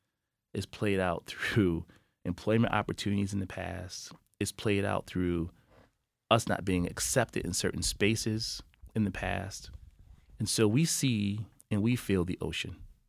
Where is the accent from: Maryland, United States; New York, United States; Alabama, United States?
New York, United States; Buffalo; maybe it's because I'm from Buffalo, maybe it just touches a little bit different than others.